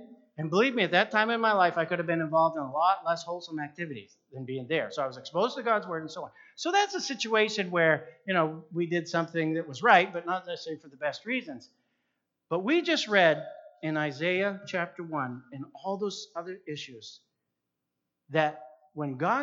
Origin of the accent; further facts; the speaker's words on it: Milo, Maine, United States; Now, I was raised in a Christian home, and I grew up in Milo, Maine. Really, I grew up in Katahdin Ironworks, if anybody knows where that is, but we would winter in the big city of Brownville and Milo.